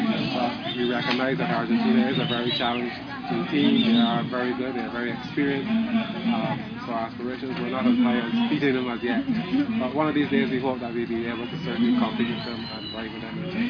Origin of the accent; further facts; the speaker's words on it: Barbados; from Barbados